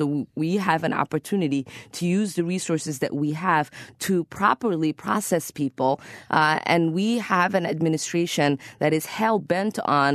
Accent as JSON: {"language": "English", "country": "Somalia", "moved": "yes", "lives_now": "United States", "said": "So my story began leaving my home country of Somalia and going into the borders of Kenya."}